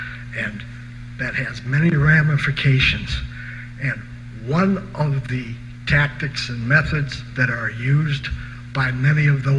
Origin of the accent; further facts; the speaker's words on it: Chicago, Illinois, United States; born there; I was born in Chicago in 52, and I live in Chicago today.